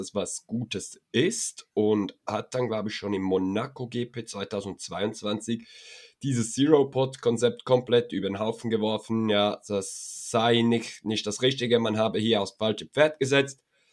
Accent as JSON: {"language": "German", "country": "Switzerland", "said": "Also ich muss auch sagen, auch ich als Schweizer"}